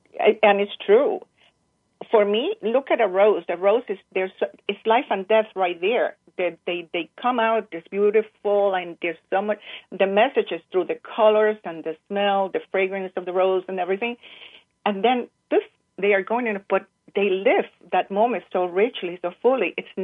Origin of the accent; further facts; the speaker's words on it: Cuba; as a child, I grew up in Cuba, and I was always surrounded by the beauty of the land at the time.